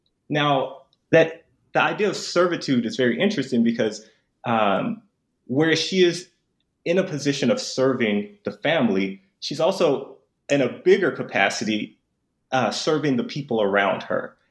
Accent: Memphis, Tennessee, United States; So I'm actually from Memphis, and I spent a lot of time in Mississippi

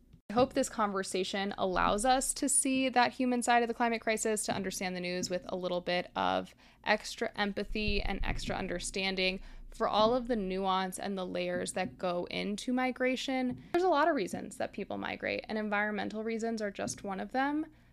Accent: Miami, Florida, United States; I've shared before, I grew up in Miami

